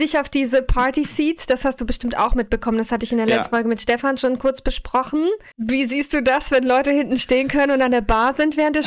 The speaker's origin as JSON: {"language": "German", "region": "Baden-Württemberg", "country": "Germany", "tie": "born or raised there", "said": "dass ich bei Stuttgart groß geworden bin."}